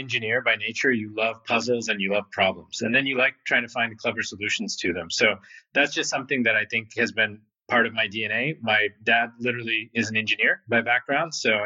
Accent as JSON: {"language": "English", "region": "Texas", "country": "United States", "tie": "born or raised there", "also_born_or_lived": "Canada", "said": "I was born in Canada. My parents were academics, so they immigrated from India. My dad ended up becoming a professor at a college in Texas, so we moved there. And that's really where I grew up, elementary school, middle school."}